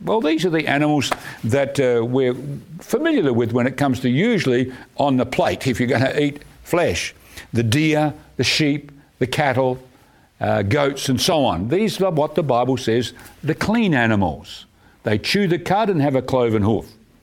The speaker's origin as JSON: {"language": "English", "town": "Perth", "region": "Western Australia", "country": "Australia", "tie": "born or raised there", "said": "I remember when I was a kid, we grew up in Perth in Western Australia."}